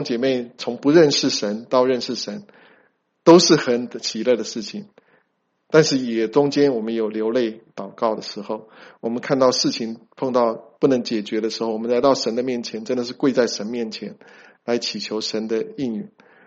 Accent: China; 我们中国人讲的很难听哦，就是酒肉朋友。

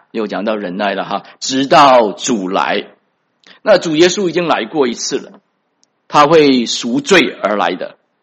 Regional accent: China; moved away as an adult; now in United States; 大家大概也知道我是在国内长大的我20岁来美国

